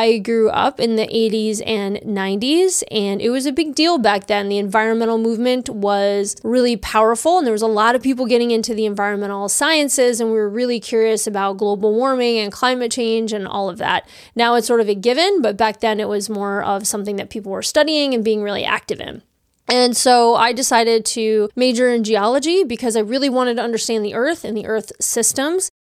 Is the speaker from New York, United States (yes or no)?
yes; New York, United States; I really hadn't ever been on many trips outside of my home state of New York.